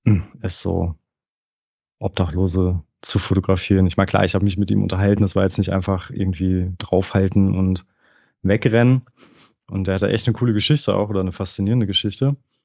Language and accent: German; Detmold, North Rhine-Westphalia, Germany; now in Bochum, Germany; Aus Detmold.